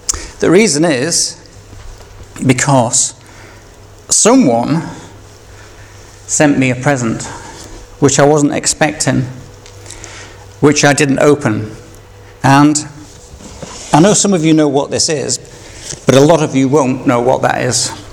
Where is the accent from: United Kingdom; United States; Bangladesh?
United Kingdom; Yorkshire and the Humber; I'm English, right? In fact, I'm Yorkshire.